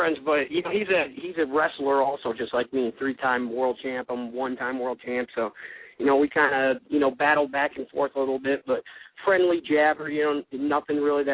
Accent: Japan; English is a second language; now in United States; No, featherweight, when I came from Japan here, they didn't really have the 35 yet, 135, the Bantamweight.

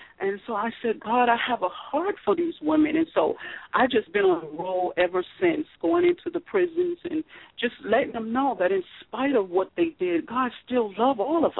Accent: Bronx, New York, United States; now in Virginia, United States; I hail from New York, Bronx, New York. Prior military, wind up here in Virginia after getting out for service.

